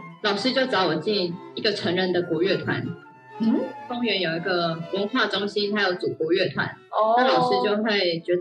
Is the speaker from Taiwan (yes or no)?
yes; Taichung, Taiwan; also born or lived in Taipei; 我是台中人，然后我就到台北去念国立艺专台艺。